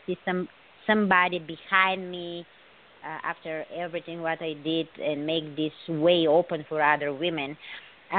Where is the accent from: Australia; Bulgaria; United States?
Bulgaria; English is a second language; moved away; I'm coming from Bulgaria. I was born there. In that time it was a communist country, women didn't have rights.